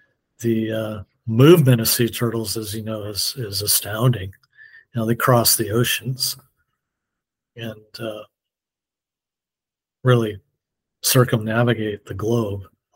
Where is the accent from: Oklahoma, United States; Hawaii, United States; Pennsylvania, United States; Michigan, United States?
Hawaii, United States; When I was growing up in Hawaii, I did a lot of, you know, skin diving, you know, without a tank, snorkeling, spearfishing, all that.